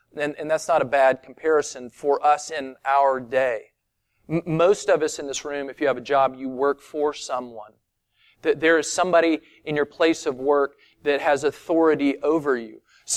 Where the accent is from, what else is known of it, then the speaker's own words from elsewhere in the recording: the South, United States; That little snapshot, that's called being a Southerner. That's how we do life.